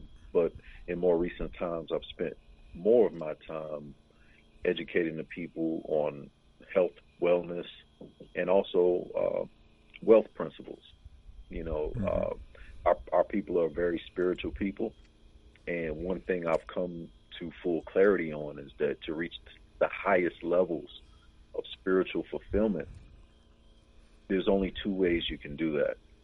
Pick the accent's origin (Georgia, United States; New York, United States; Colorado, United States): Georgia, United States; Columbus; now in Atlanta, United States; Originally, I'm from Columbus.